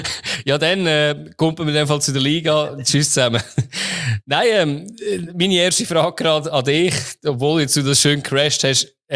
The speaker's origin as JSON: {"language": "German", "country": "Switzerland", "tie": "born or raised there"}